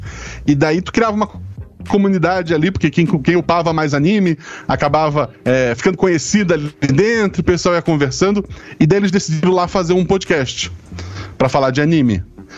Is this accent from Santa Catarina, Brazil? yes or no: yes; Florianópolis, Santa Catarina, Brazil; Cara, eu nasci em Florianópolis, né? Que é a capital aqui de Santa Catarina.